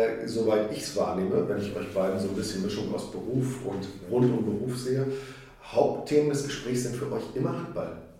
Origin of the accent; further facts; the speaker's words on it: Celle, Lower Saxony, Germany; Dein Vater hat bei TuS Celle, wo ich herkomme, gespielt.